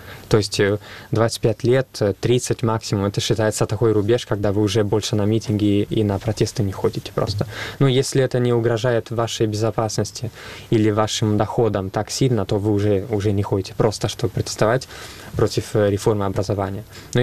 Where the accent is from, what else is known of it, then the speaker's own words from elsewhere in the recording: Florence, Tuscany, Italy; Russian is a second language; now in Russia; Как вы знаете, я из Флоренции, да, и у нас во Флоренции всегда было огромное русское меньшинство.